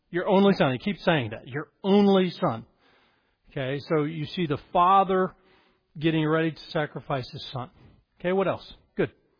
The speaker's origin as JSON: {"language": "English", "region": "Colorado", "country": "United States", "tie": "born or raised there", "said": "You know, I grew up in Colorado. We would see rodeos."}